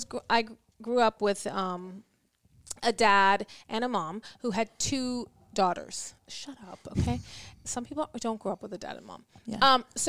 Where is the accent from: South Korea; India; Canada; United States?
India; And I made an offer on our house and I lowballed because I'm Indian and we lowball.